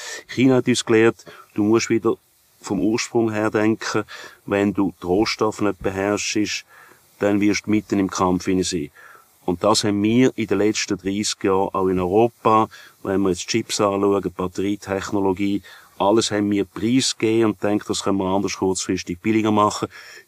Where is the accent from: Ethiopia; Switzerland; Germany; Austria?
Switzerland